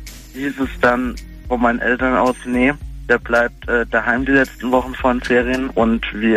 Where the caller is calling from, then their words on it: Pirmasens, Rhineland-Palatinate, Germany; Pirmasens.